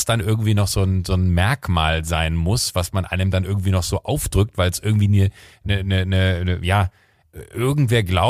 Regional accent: Germany; Ich bin zwar hier in Deutschland aufgewachsen, fühle mich auch als Deutsche, bin aber ja halt irgendwie wahrscheinlich ist ja wie in deinem Podcast ist ja auch immer das Thema, so in Griechenland bist du die Deutsche, in Deutschland bist du die Griechin.

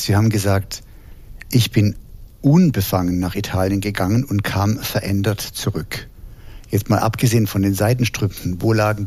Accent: Heidelberg, Baden-Württemberg, Germany; Ich bin in Heidelberg groß geworden und bin da losgefahren als Halbstarker.

